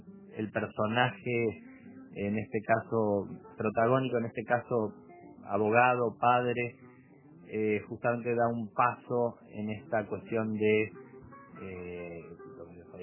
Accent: Uruguay; había como un trato especial por ser uruguayo, me mandaban autos a buscarme, me ponían en un hotel

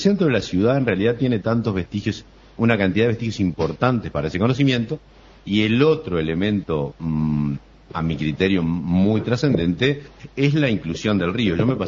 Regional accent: Colonia, Uruguay; por supuesto que es un orgullo como coloniense y como uruguayo

